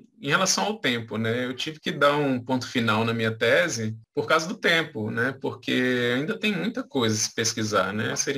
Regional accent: Brasília, Federal District, Brazil; Eu sou de Brasília e fui para São Paulo, então conheci uma cidade diferente, vivi em uma cidade diferente.

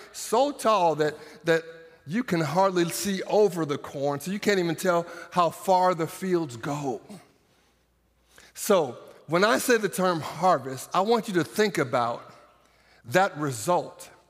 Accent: Iowa, United States; I'm from Iowa. I'm glad to be from Iowa.

